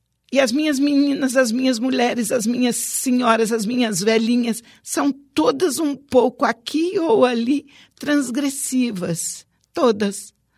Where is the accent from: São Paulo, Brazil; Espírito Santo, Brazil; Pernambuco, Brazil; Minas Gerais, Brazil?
Espírito Santo, Brazil; a história do Brasil, a história, sobretudo, da minha terra, a história do Espírito Santo